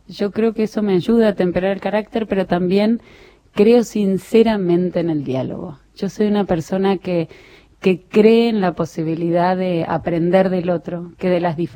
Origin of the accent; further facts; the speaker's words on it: Argentina; sentir que somos tantos argentinos que creemos en la democracia